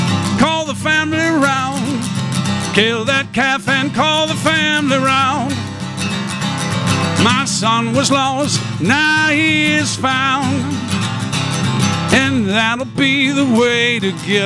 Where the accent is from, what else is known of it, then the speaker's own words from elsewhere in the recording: Fargo, North Dakota, United States; In Fargo, North Dakota.